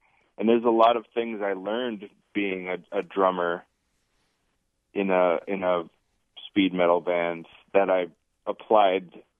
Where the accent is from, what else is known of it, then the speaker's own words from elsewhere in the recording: United States; And specifically, we're all from Minnesota and Wisconsin.